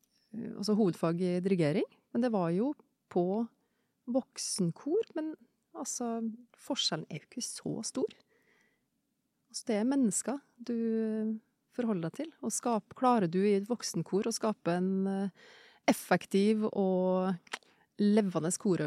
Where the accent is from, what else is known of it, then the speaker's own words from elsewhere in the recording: Bøgda, Møre og Romsdal, Norway; Altså, jeg er fra Bøgda på Nordmøre.